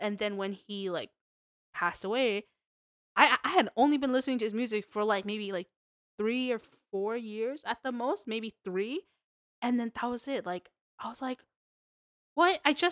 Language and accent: English; Canada; because we grew up in Canada